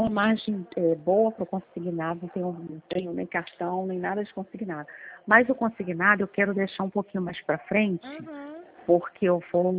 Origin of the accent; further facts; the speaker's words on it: Rio de Janeiro, Brazil; Sou do Rio mesmo.